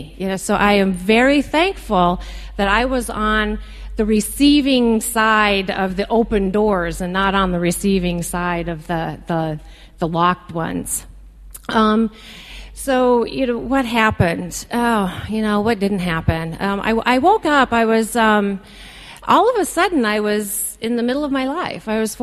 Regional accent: Midwest, United States; I grew up in the Midwest, started drinking when I was 13

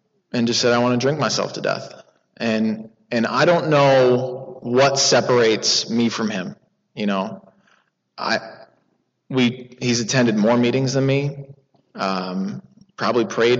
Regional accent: Seattle, Washington, United States; So the important part, me, I grew up in Seattle, and I love drinking.

